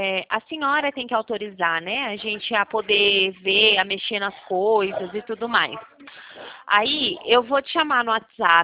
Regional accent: São Paulo, Brazil; eu sou de São Paulo

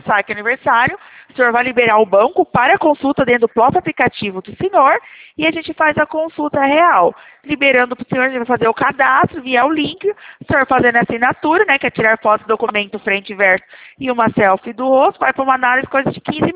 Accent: Leme, São Paulo, Brazil; Aqui a gente é de Leme, tá? De São Paulo, interior, tá?

